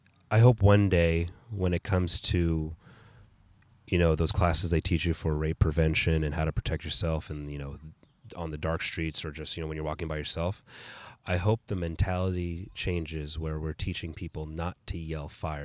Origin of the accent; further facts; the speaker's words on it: United States; So that's what I'm speaking just as an American for our country alone.